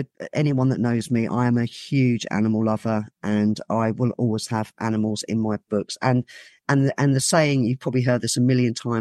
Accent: South East England, United Kingdom; now in Wirral, United Kingdom; I'm from Hampshire originally.

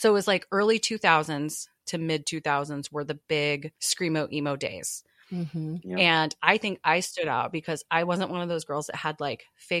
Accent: Portland, United States; And then meet them and be like, I'm from Portland.

